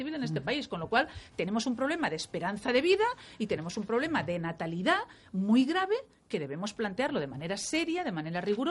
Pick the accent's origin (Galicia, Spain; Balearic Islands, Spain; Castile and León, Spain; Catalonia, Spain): Catalonia, Spain; como catalana, como española y además como habiendo sido protagonista del ámbito político